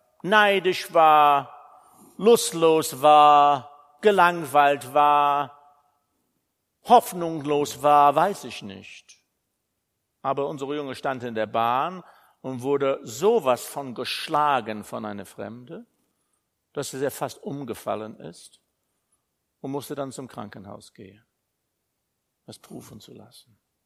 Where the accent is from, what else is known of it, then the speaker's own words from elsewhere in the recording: England, United Kingdom; German is a second language; Ich fand das interessant, für mich als Engländer dann eine passende Wortwahl zu finden.